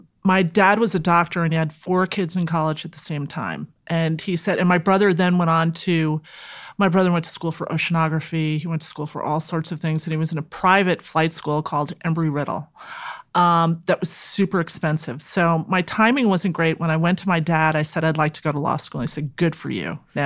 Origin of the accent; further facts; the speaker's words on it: Douglaston, New York, United States; I grew up in Douglaston